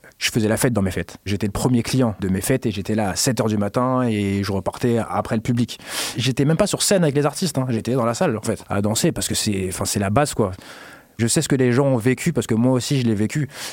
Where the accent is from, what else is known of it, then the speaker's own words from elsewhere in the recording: Garges-lès-Gonesse, Île-de-France, France; Alors moi, j'ai grandi à Garges-lès-Gonesse dans les années 90, donc dans un milieu bien caïra, on va dire ce qui est.